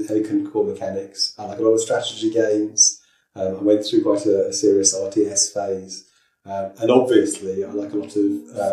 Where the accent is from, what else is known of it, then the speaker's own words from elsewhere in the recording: Oxford, South East England, United Kingdom; also born or lived in Germany; I grew up in Oxford. I was born in Germany, and I've lived all over the world.